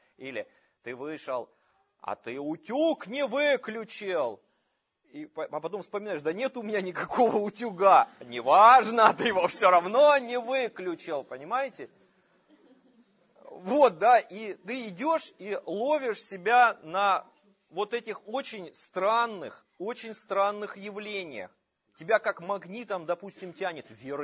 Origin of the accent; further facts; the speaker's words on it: Budyonnovsk, Stavropol Krai, Russia; Друзья, я вот тут несколько недель назад в родной город съездил, Буденновск.